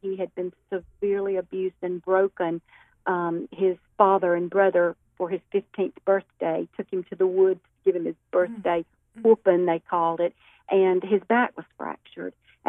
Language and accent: English; Montgomery, Alabama, United States; born there; now in Birmingham, United States; Danny, I was born in Montgomery, Alabama, just a little beautiful city, the capital of Alabama, and then moved to Birmingham about 30 years ago. So I reside in Birmingham today.